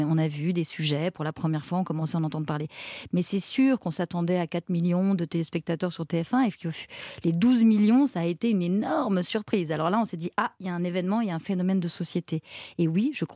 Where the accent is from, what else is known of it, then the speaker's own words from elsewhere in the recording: Paris, Île-de-France, France; je suis parisienne.